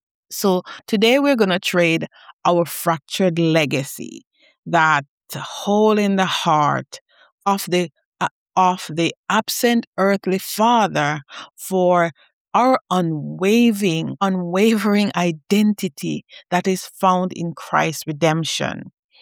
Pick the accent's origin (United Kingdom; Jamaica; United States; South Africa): Jamaica; she's Jamaican, I'm Jamaican. Jamaica is a small country.